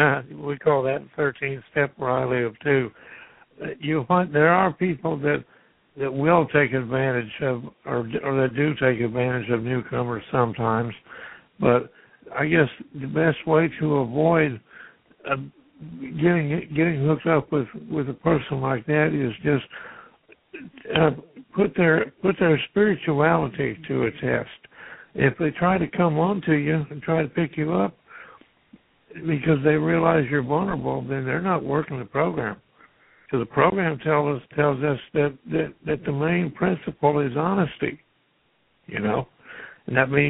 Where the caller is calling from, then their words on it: Fresno, Texas, United States; I'm calling from Fresno, Texas.